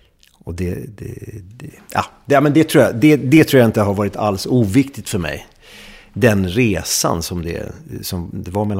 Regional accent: Haninge, Stockholm County, Sweden; also born or lived in Trelleborg; När jag flyttade till Västra Haninge där så bytte jag som 6-7-åring.

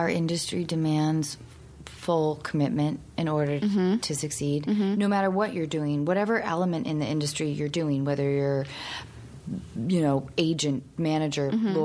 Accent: Seattle, Washington, United States; But I grew up in Seattle.

